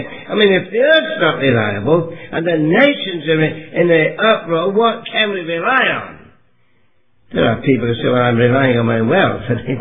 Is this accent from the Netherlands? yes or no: no; England, United Kingdom; You know, I grew up in England, and I've just come back from London.